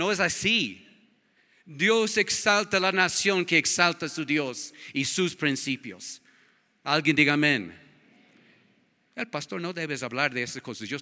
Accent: Ecuador; now in United States; cuando yo voto en mi país, en el otro país mío, tengo dos países, Ecuador y los Estados Unidos

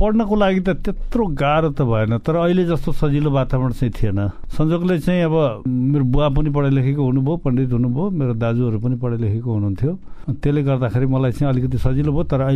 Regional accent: Baglung, Gandaki Province, Nepal; म बागलुङको मान्छे हुँ

